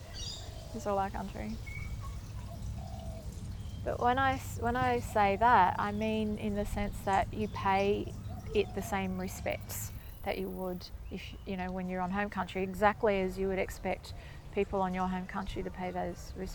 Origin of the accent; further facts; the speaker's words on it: Sydney, New South Wales, Australia; I grew up in Sydney's West, and I had a yard.